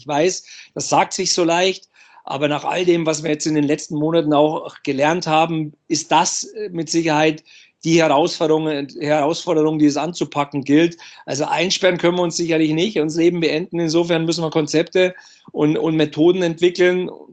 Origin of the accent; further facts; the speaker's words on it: Bavaria, Germany; also ich bin ja nicht mehr ganz so jung, ne? 40. Und als Junge, ich habe die Eishockey-Begeisterung der Eltern mitbekommen, auch im Umfeld bei uns in Bayern war ja Eishockey immer ein großes Thema.